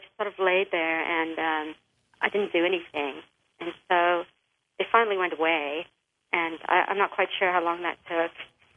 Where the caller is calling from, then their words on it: Arizona, United States; I'm calling from Arizona.